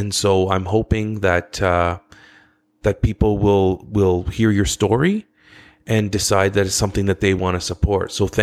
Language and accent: English; Ottawa, Ontario, Canada; I'm from Ottawa originally. I was born and raised in Ottawa, but my parents came over to Canada from Lebanon.